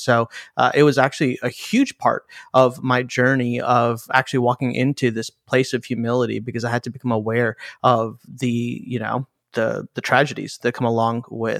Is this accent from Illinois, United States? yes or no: yes; Chicago, Illinois, United States; I'm Indian, so I'm a child of an immigrant family. My mom and dad immigrated here from India. I grew up in the great city of Chicago.